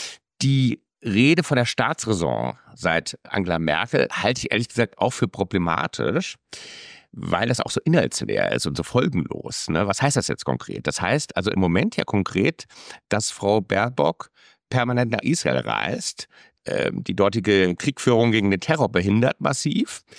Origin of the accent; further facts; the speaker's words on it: Frankfurt, Hesse, Germany; also ich komme aus Frankfurt